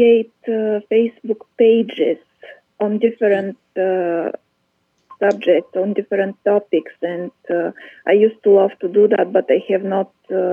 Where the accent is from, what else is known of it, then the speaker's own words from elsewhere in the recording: Bulgaria; English is a second language; I was wondering if I should stay in my home country and look for a job, or if I should travel and go to the UK and look for a job. It's a bit of a dilemma for me right now, which way to take. Should I stay here in Bulgaria